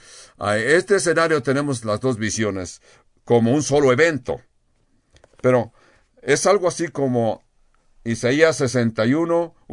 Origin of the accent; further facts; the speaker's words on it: California, United States; moved away as an adult; now in Albuquerque, United States; Yo vine de California, muy jovencito, recién casado